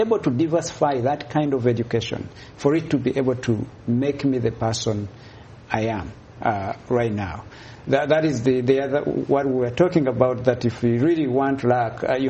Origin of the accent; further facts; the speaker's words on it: Kavari, Central Region, Uganda; So that is Masaka, Rwabenge, Kavari there.